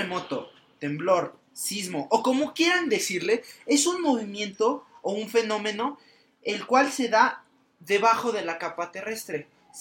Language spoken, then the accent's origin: Spanish; Mexico; la gente como mexicanos, nosotros también une a los temblores